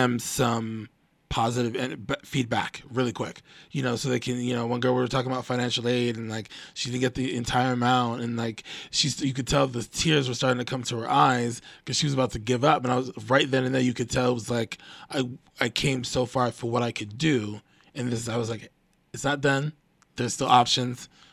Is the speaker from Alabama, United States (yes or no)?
no; Aurora, Colorado, United States; because I grew up in Aurora and that's all that there was just everybody of everything, you know?